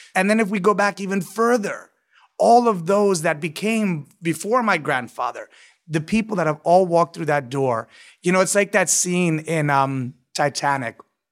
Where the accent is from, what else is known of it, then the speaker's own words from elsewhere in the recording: New York City, New York, United States; I'm a born New Yorker, born and raised